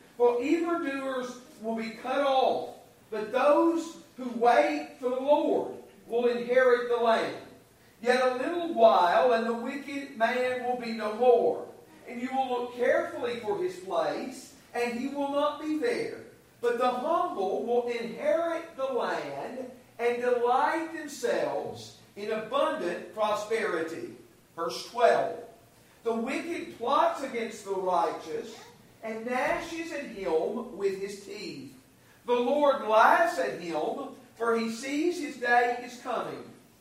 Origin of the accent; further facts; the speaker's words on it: Dickson, Tennessee, United States; I can remember when I was growing up in Dixon, Tennessee